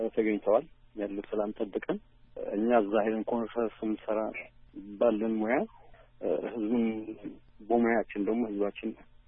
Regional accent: Asmara, Maekel, Eritrea; እኔ አስመራ ተወልጄ ነው ያደግኩት።

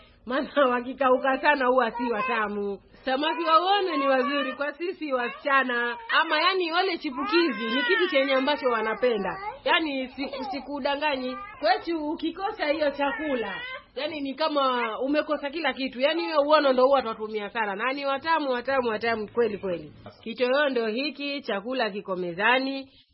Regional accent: Tanga, Tanga Region, Tanzania; Mimi ni mzaliwa wa Tanga, Tanga mjini, sehemu inaitwa Barabara 8. Nimekulia hapo

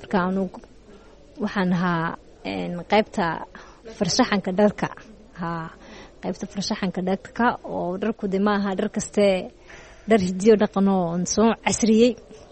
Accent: Djibouti; Markaan weynaadayna de Djibouti

